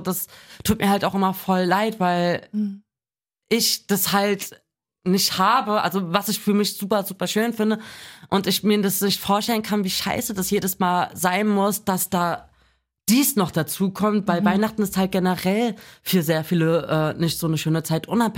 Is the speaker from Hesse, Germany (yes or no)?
yes; Wiesbaden, Hesse, Germany; ich komme aus Wiesbaden ursprünglich.